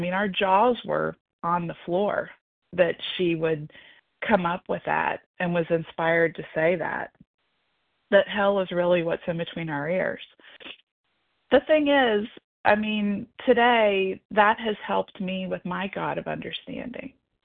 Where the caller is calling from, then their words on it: Cincinnati, Ohio, United States; I'm calling from Cincinnati, Ohio.